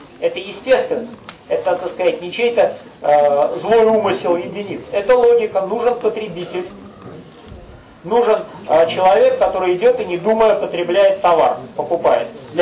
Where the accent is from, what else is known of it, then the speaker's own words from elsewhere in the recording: Saint Petersburg, Russia; из Петербурга, Ленинграда.